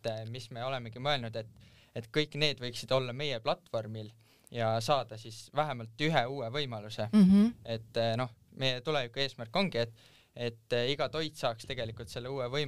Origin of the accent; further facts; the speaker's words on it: Tartu, Tartu County, Estonia; Sest me kõik oleme Tartust pärit .